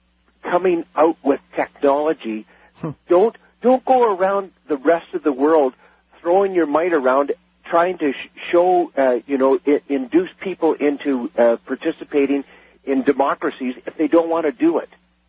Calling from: Toronto, Ontario, Canada; I'm calling from Toronto.

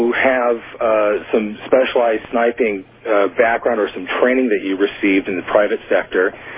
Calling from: Thousand Oaks, California, United States; I'm calling from Thousand Oaks, California.

